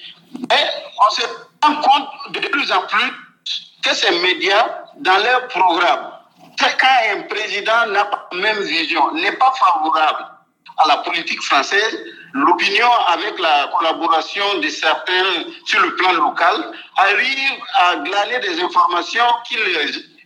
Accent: Burkina Faso; chez nous, au Burkina Faso

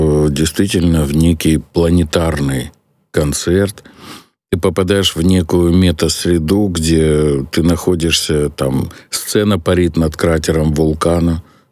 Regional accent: Kyiv, Ukraine; also born or lived in Moscow / United States; Да, я коренной киевлянин вообще в нескольких поколениях.

